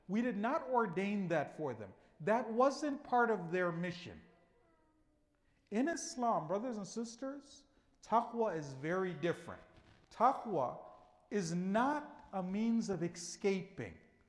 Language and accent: English; Dearborn, Michigan, United States; I'm from Dearborn, so there's a lot of mu'mineen, alhamdulillah, over there in Dearborn. For some individuals, they're not used to someone who's African-American being Muslim or being Shia.